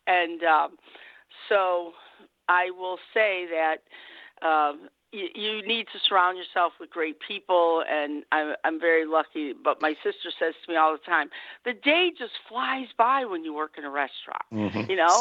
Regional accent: United States; I mean, you have to remember we're American

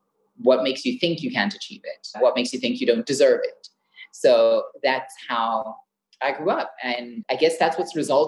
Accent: Botswana; I mean, growing up in Botswana is a very interesting experience when you learn that there is a portion that is called the rest of the world, right?

